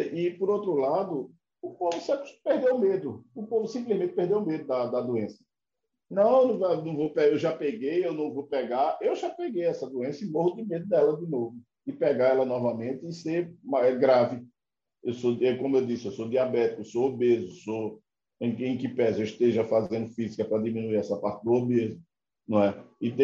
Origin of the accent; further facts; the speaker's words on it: Janga, Pernambuco, Brazil; aqui na minha terra, no Janga